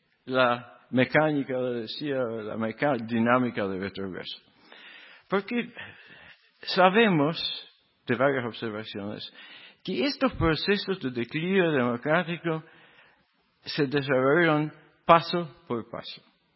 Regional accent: Venezuela; born there; Venezuela, mi país natal

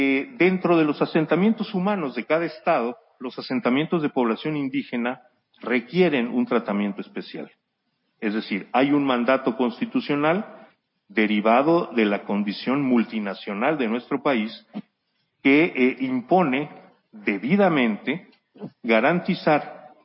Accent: Yucatán, Mexico; San Luis Potosí es uno de ellos, Yucatán, de donde yo vengo, es otro.

